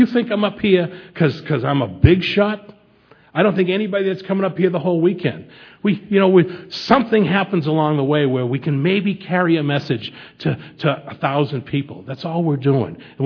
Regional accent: Boston, Massachusetts, United States; Where are you from? I'm from Boston. And then they made me say every word that ended with ah, right?

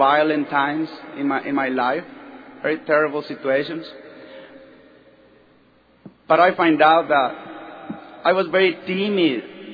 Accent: Sonora, Mexico; English is a second language; I grew up in a family of eight brothers and sisters. I grew up in Mexico, in Sonora State. And I started drinking when I was 9 years old.

